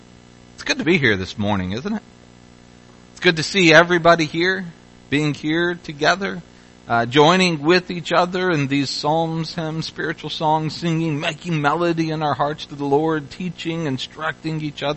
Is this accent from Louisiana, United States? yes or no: no; Louisville, Kentucky, United States; I grew up in the Louisville area, Louisville, Kentucky.